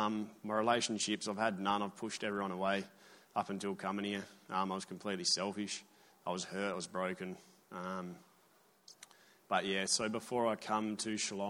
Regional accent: Albany, Western Australia, Australia; I'm from Albany, 5 hours south of here.

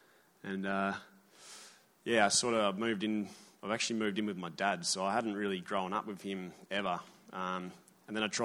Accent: Albany, Western Australia, Australia; I'm from Albany, 5 hours south of here.

